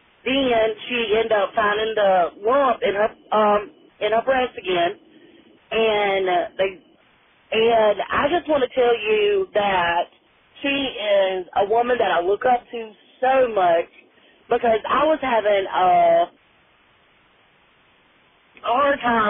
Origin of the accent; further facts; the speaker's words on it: Florence, South Carolina, United States; now in Lamar, United States; I am from Florence, South Carolina, but right now I live in Lamar.